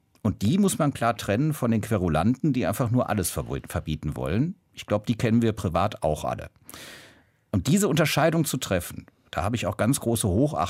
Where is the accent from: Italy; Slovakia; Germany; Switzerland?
Germany; Cologne, North Rhine-Westphalia; Also ich komme beispielsweise aus Köln, von wo aus ich ja jetzt im Deutschlandfunk hier auch zugeschaltet bin, aus dem Studio in Köln.